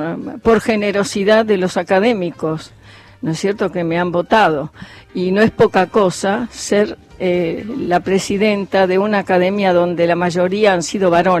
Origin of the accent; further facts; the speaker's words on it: Buenos Aires, Argentina; born there; yo nací, mis padres en México y Catamarca, en Balvanera Sur.